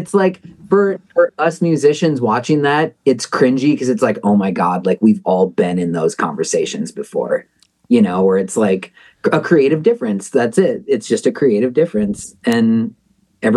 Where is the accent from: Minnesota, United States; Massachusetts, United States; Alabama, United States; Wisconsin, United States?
Minnesota, United States; New Ulm; I'm from New Ulm, where it's Shell's beer and, you know, just pubs and bars and you know, Minnesota, like the Midwest too.